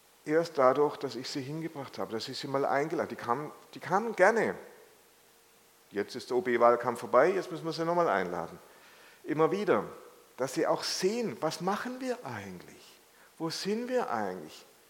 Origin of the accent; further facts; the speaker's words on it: Mannheim, Baden-Württemberg, Germany; ich komme jetzt aus Mannheim, deshalb muss ich halt die Mannheimer Sachen sein